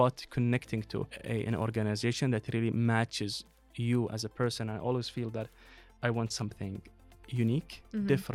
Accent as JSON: {"language": "English", "region": "Eastern Province", "country": "Saudi Arabia", "lives_now": "Sweden", "said": "So I'm from Saudi Arabia, and coming to Sweden, it's not really common. That's why people always say that it's rare to find a Saudi person. I'm from the East Coast"}